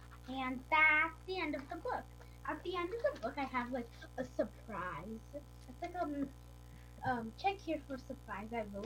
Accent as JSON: {"language": "English", "town": "Hudson", "region": "New York", "country": "United States", "said": "and I'm 8 years old, and I'm also from Hudson."}